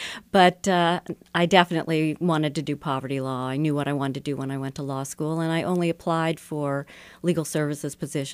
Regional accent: Madison, Wisconsin, United States; also born or lived in Oberlin; I'm from Madison, Wisconsin. My father was a professor at the University of Wisconsin, and I grew up in Madison. I was born originally in Oberlin, Ohio, where my father taught.

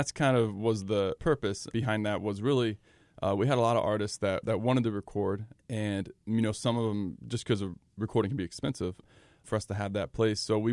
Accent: Chillicothe, Ohio, United States; So it was really myself for a while. I grew up in Chillicothe and was out of my mom's basement, just started recording my own stuff and just had a passion for it.

